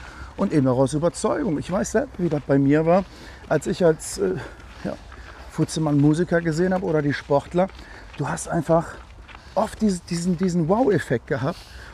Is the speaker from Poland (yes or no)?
no; Leverkusen, North Rhine-Westphalia, Germany; born there; Geboren bin ich in Leverkusen tatsächlich.